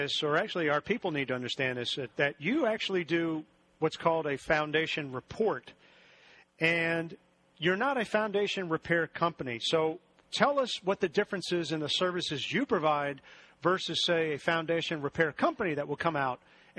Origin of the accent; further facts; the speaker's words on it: East Coast, United States; now in Houston, United States; You know, I come from the East Coast. I've been here now in Houston area for, I think, about 14 years, 13 years now.